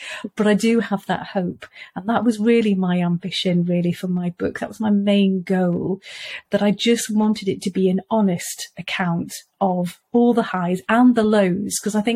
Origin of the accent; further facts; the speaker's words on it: Wales, United Kingdom; because I come from Wales originally, we went to the seaside a little while ago